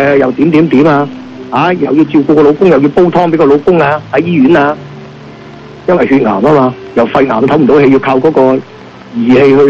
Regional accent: Hong Kong; 正所謂我哋香港人話齋蒲到天光都唔願翻屋企啊嗰只

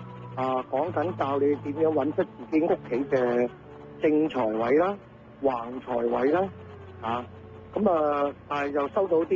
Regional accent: China; now in United States; 你知啲我哋講嘅，我哋中國人就比較勤力啲啦

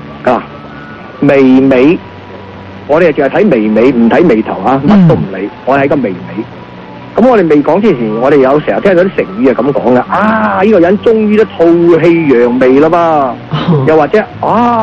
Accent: Guangdong, China; 咁大家我哋廣東人最唔係 understand 喎

